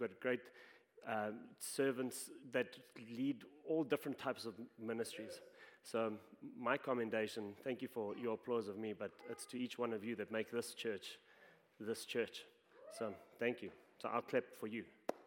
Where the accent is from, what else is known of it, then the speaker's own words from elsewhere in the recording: South Africa; now in Canada; So being South African, I can tell you a couple of cultural things. And now being Canadian for 10 years